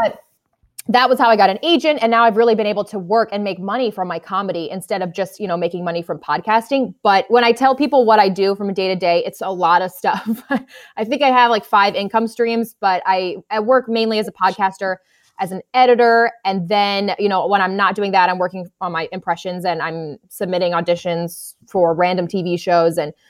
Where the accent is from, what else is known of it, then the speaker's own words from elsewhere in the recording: Washington, District of Columbia, United States; when I moved back to my hometown of DC, I found a local radio former radio personality turned podcast host.